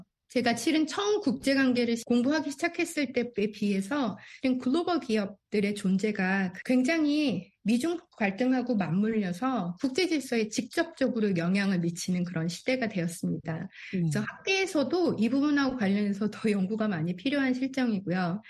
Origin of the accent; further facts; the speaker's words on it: South Korea; 제가 한국에서 태어나고 자랐기 때문에